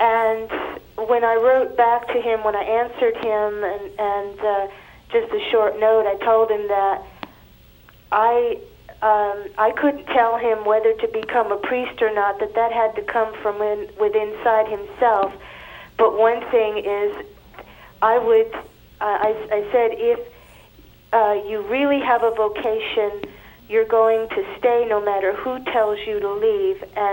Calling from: Texas, United States; I'm from calling from Texas.

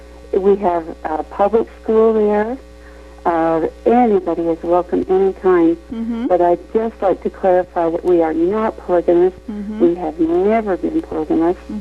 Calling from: Provo, Utah, United States; from Provo, and I have lived in Utah for 60 years

